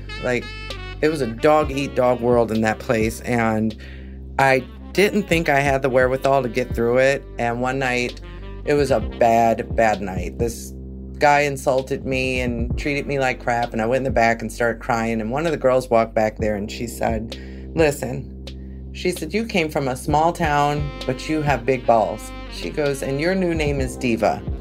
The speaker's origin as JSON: {"language": "English", "town": "Milwaukee", "region": "Wisconsin", "country": "United States", "tie": "born or raised there", "said": "Well, it started back in my hometown, Milwaukee, Wisconsin."}